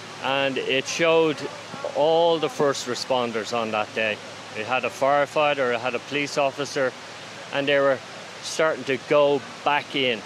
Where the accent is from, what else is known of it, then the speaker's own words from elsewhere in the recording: Dublin, Leinster, Ireland; now in New York, United States; I'm from Dublin, yeah.